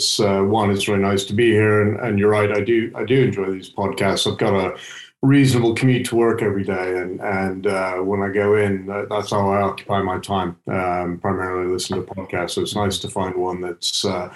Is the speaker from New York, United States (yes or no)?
no; Kansas City, Missouri, United States; moved away as an adult; I was born in the United States, lived there until my mid-30s. I actually grew up in a city called Kansas City, which isn't the most well-known holiday destination.